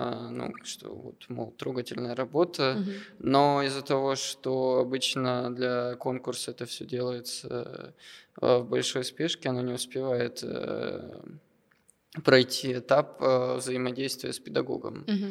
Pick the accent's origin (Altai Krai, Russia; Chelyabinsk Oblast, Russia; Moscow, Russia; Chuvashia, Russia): Chelyabinsk Oblast, Russia; Chelyabinsk; Я, кстати, сам из Челябинска, поэтому это добывается недалеко от места, где я родился.